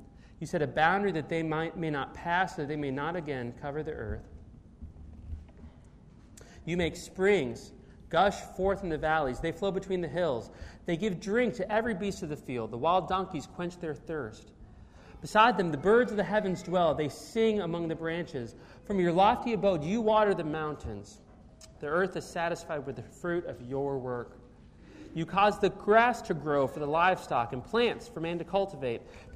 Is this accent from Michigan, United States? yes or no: no; Minnesota, United States; I'm from Minnesota.